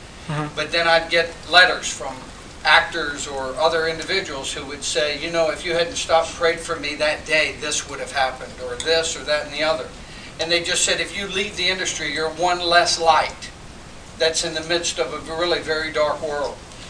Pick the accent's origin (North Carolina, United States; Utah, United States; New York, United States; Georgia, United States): North Carolina, United States; I'm from North Carolina.